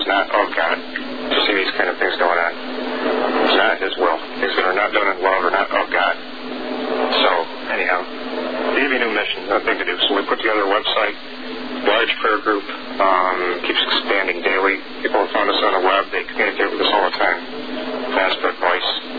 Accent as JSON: {"language": "English", "town": "Broadalbin", "region": "New York", "country": "United States", "said": "Well, we're from Broad Albany, New York, upstate near the Adirondacks."}